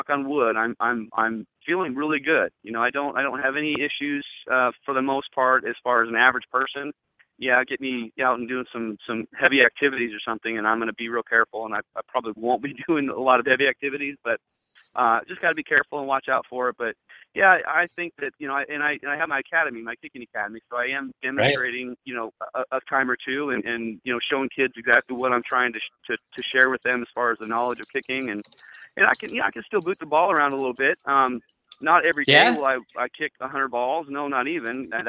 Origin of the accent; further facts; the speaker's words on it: Spokane, Washington, United States; Well, where I grew up was in Spokane. It was right basically on the border of Idaho, basically.